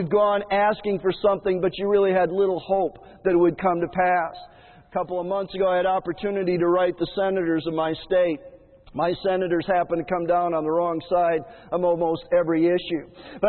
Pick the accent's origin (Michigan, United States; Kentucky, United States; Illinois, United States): Illinois, United States; When I was growing up in Illinois, I played with a bunch of kids in the neighborhood who played basically all over the neighborhood.